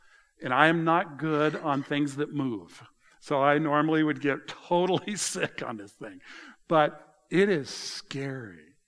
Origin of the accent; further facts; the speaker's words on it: Colorado, United States; I grew up in Colorado, so ocean was not my first experience.